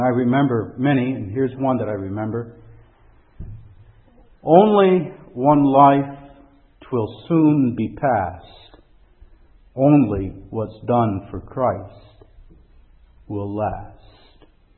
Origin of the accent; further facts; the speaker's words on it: Chicago, Illinois, United States; We'd go in Chicago, I come from Chicago, and there used to be a McCormick place.